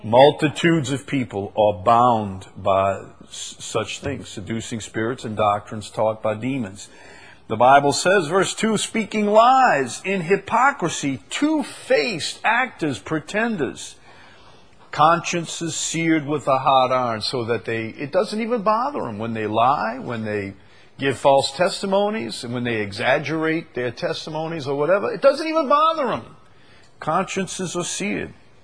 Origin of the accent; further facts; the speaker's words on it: St. Bernard, Louisiana, United States; See, I'm from St. Bernard. And down in St. Bernard, we had a fellow who used to, he was a trawler.